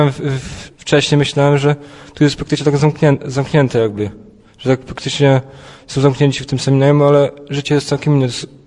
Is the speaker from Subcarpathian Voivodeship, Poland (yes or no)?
yes; Dynów, Subcarpathian Voivodeship, Poland; z Dynowa, parafia Bartkówka.